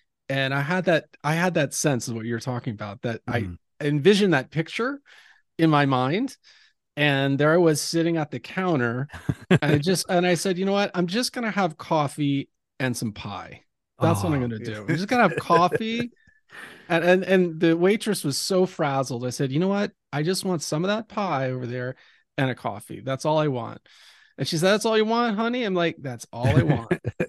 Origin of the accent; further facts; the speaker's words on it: Pennsylvania, United States; I grew up there in Pennsylvania. It kind of sits on top of a hill, overlooks kind of Allentown.